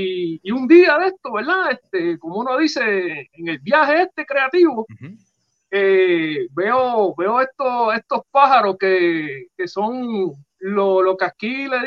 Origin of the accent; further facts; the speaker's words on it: Ponce, Puerto Rico; Y como quedó establecido que soy de Ponce, pues, mano, yo me iba cada vez que quería buscar esta musa